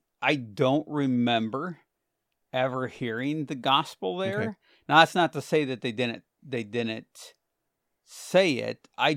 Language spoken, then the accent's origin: English; Ohio, United States; Yeah, so I grew up in the northwest corner of Ohio. It's very rural farmland up there. It was a very, I would say, kind of poorish community. I grew up in a little town that probably had less than 400 people in it.